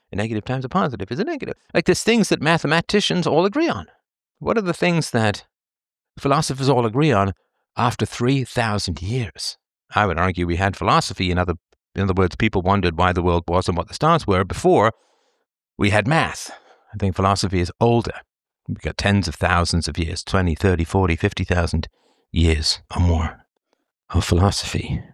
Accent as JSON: {"language": "English", "country": "United Kingdom", "said": "Listen, I'm British."}